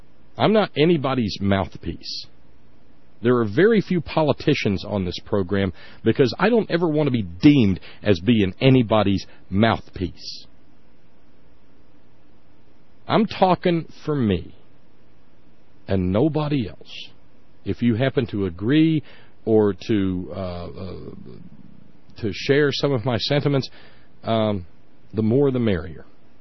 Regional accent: Alabama, United States; the attitudes that prevailed when I was a boy growing up in Alabama.

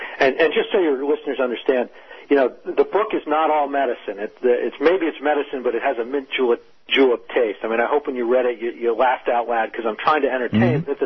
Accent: New Jersey, United States; Yeah, look, I mean, I'm what's known as a moderate Republican. I'm from New Jersey. That's where I ran most of my experience is.

